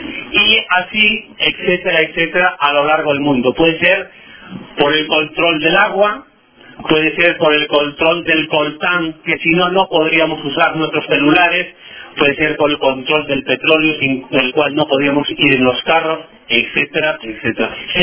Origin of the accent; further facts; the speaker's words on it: Spain; pero las que somos españoles nos damos cuenta de que realmente quien gobierna en nuestro país